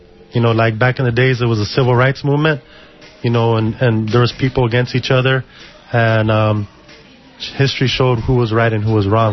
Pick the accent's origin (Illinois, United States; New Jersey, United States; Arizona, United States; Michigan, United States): Arizona, United States; Ajo; I'm from Ajo, and my people are from both sides of the border. I'm Chicano, I'm Yaqui, and I'm also Tonawatam, and our land is on both sides of the border.